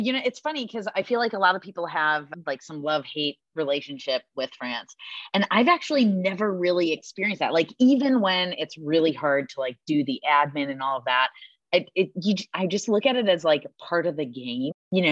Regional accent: Wisconsin, United States; Sausages, because I'm from Wisconsin, so, you know, I love the smell of a sausage.

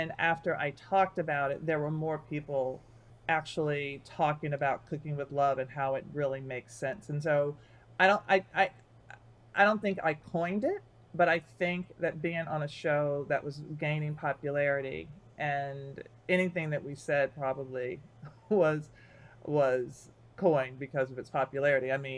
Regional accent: Southern United States, United States; I'm from the South, and I have to say that is not true.

